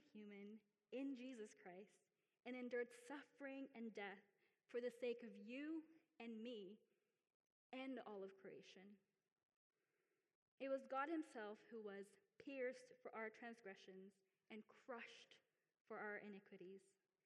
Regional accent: Philippines; And so I was born in the Philippines, and I went to Catholic school.

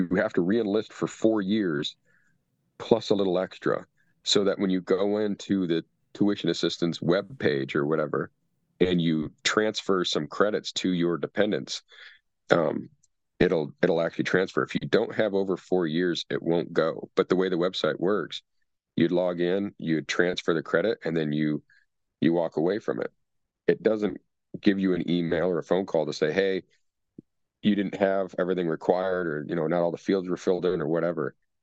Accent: Traverse City, Michigan, United States; My entire career, I've been trying to get stationed at Air Station Traverse City in Michigan. It's my hometown.

